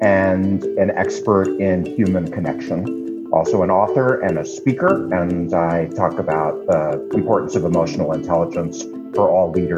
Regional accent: Staten Island, New York, United States; accent: Staten Island; Now, I am from Staten Island. I am a native New Yorker.

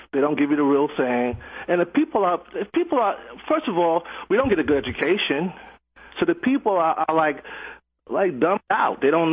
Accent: New York City, New York, United States; I grew up in New York City and I've seen the news from my perspective

